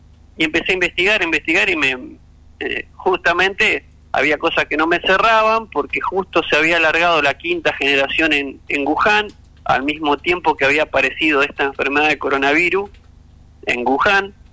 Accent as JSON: {"language": "Spanish", "town": "Santo Tomé", "region": "Santa Fe", "country": "Argentina", "also_born_or_lived": "Entre Ríos", "said": "Yo soy de Santo Tomé, Santa Fe, o sea, vivo ahora en Santo Tomé, Santa Fe, pero he vivido en Entre Ríos casi gran parte de mi vida y en varias localidades me he estado trasladando."}